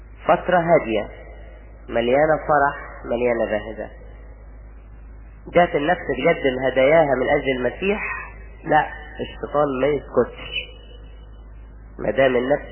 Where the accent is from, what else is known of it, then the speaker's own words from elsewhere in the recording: Egypt; مش عشان إحنا مصريين